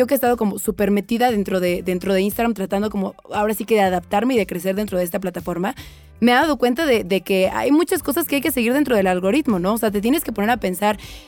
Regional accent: Mexico; como empresario mexicano

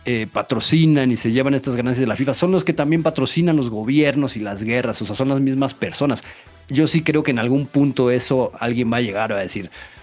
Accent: Mexico; como mexicanos que lo vamos a vivir aquí

